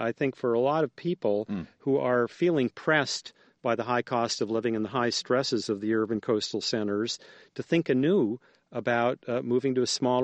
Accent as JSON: {"language": "English", "town": "Bismarck", "region": "North Dakota", "country": "United States", "tie": "born or raised there", "said": "Last week, I was in my hometown of Bismarck giving a speech, and I stayed at my parents', and they had a bowl of wonderful avocados that were perfectly ripe in Bismarck, North Dakota, in January."}